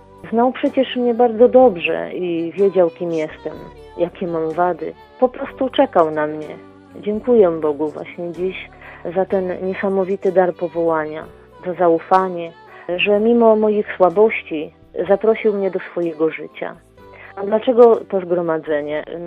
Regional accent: Tomaszów Mazowiecki, Łódź Voivodeship, Poland; w mojej parafii Najświętszego Serca Pana Jezusa w Komaszowie Mazowieckim, skąd pochodzę

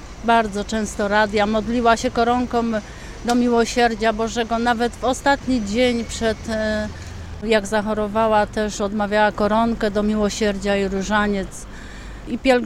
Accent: Blizanów, Greater Poland Voivodeship, Poland; z Blizanowa, parafia Blizanów.

